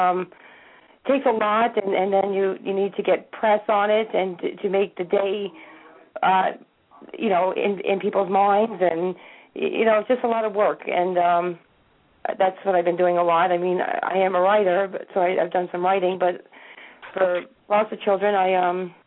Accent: New Jersey, United States; I'm from New Jersey.

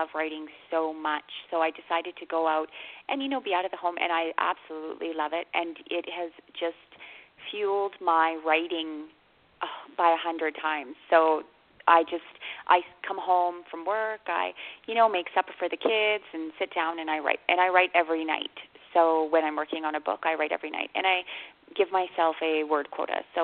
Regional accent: Canada; also born or lived in United States; I was born in the United States and moved to Canada and lived here ever since I was a little girl, and I love my country.

